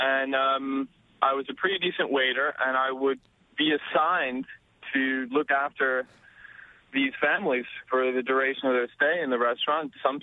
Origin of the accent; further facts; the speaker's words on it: New Jersey, United States; also born or lived in New York; I was born in New York, but I grew up at the Jersey Shore.